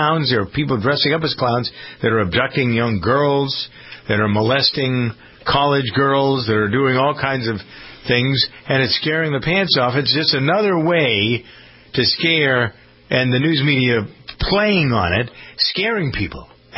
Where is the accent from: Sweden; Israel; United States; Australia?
United States; Framingham, Massachusetts; we even had it here in my hometown of Framingham